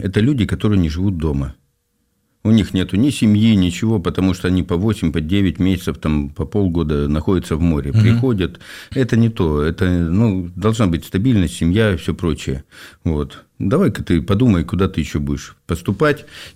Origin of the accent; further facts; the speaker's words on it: Vorkuta, Komi Republic, Russia; born there; Я родился под Воркутой в республике Коми СССР, вот, в далеком 75-м году, вот, в нормальной такой семье с определенным достатком